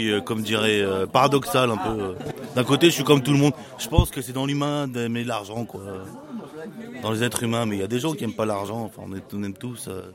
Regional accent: Moulins, Auvergne-Rhône-Alpes, France; Je viens de loin, à Moulins, ça fait au moins 200 bornes.

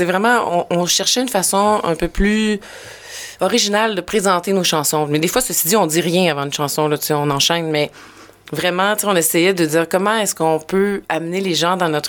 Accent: Trois-Rivières, Quebec, Canada; je viens de Trois-Rivières au Québec, et quand j'ai vu Florac Trois-Rivières, je me suis dit, c'est un signe. C'est ça, on vient tous, Nicolas, Dominique et moi, on vient de Trois-Rivières.

